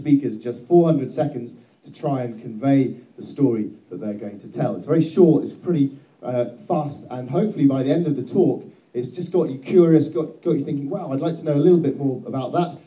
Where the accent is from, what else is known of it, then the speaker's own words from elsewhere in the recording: England, United Kingdom; So I'm afraid that I'm the English imposter for the evening.